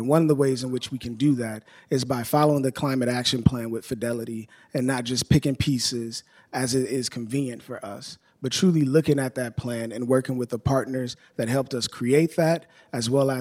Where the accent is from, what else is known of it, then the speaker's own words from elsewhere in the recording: Milwaukee, Wisconsin, United States; So let me just first start by saying I'm from Milwaukee.